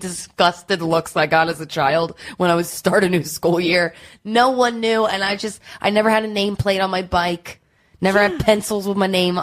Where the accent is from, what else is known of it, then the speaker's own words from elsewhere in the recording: Doylestown, Pennsylvania, United States; born there; So I was born in Doylestown. Yeah.